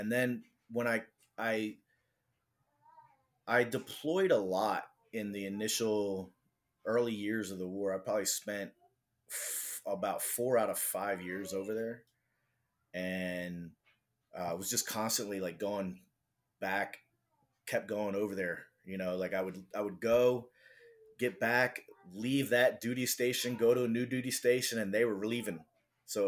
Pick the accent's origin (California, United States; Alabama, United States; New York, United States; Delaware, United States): Delaware, United States; So I'm from the East Coast, from Delaware, very close to Philadelphia in Pennsylvania.